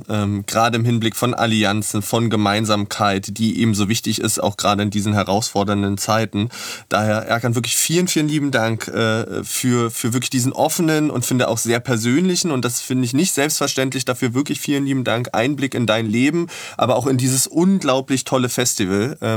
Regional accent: Berlin, Germany; für mich als Berliner besonders spannend.

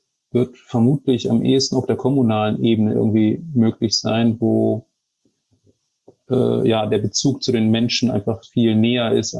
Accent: Lübeck, Schleswig-Holstein, Germany; ich komme ja aus Lübeck ursprünglich und da sieht man diesen Wandel relativ stark

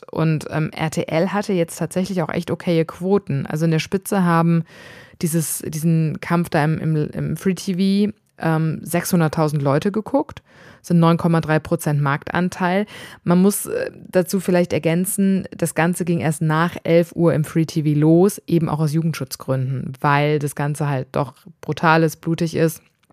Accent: Frankfurt, Hesse, Germany; ich bin im Bahnhofsviertel aufgewachsen in Frankfurt, was ja schon ein hartes Pflaster ist.

